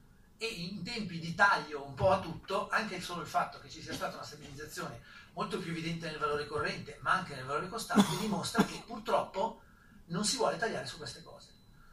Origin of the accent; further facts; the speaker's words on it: Lombardy, Italy; Sarà che io sono brianzolo, quindi la cosa deve essere concreta, tangibile